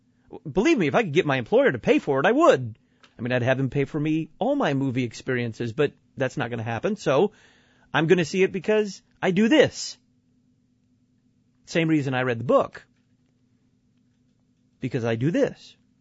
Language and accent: English; Texas, United States; I can guarantee you, in the state I grew up with, if you're bigamous, I grew up in Texas.